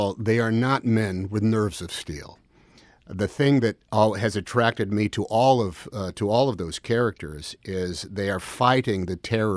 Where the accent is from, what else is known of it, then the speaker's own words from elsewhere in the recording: Alameda, California, United States; when I was a kid, I grew up in Alameda, California. I spent a lot of years there